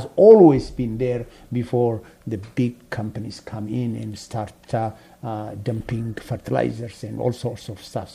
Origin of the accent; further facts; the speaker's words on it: Addis Ababa, Ethiopia; Growing up, I remember I grew up in Addis. That is a capital city, actually, in a place called Mercato. Mercato is like the ghetto of Addis Ababa.